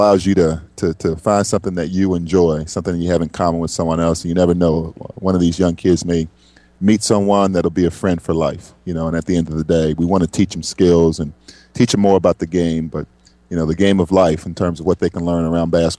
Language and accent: English; Miami, Florida, United States; High school coach in my hometown of Miami, Florida, when I finished playing my playing days at Dayton, called me up one day